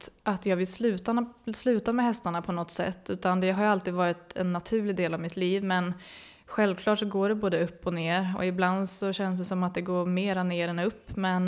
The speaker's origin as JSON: {"language": "Swedish", "town": "Uppsala", "region": "Uppsala County", "country": "Sweden", "tie": "born or raised there", "said": "Mamma och pappa hade ridskola i Uppsala där jag växte upp."}